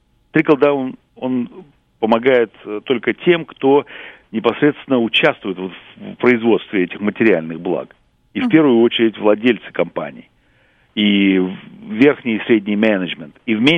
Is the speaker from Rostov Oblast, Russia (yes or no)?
no; Yaroslavl, Yaroslavl Oblast, Russia; moved away as an adult; now in Cleveland, United States; я приехал из Ярославля в 91-м году. Я хирург, я работал в Ярославле сначала